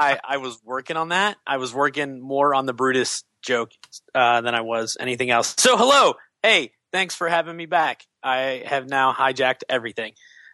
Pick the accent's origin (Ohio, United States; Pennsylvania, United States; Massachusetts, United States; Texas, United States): Pennsylvania, United States; I grew up in Pennsylvania, and we had Hills Department Store was the big place.